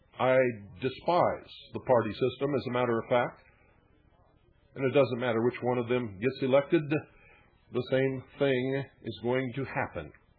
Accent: United States; I am an American patriot. I have served my country for most of my life.

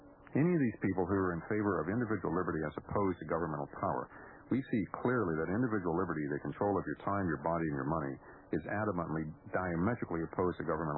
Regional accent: Texas, United States; moved away as an adult; also born or lived in Boston; I was born and raised in South Texas, graduated from high school there, went to MIT in Boston, lived as long in the Boston vicinity as I was in Texas

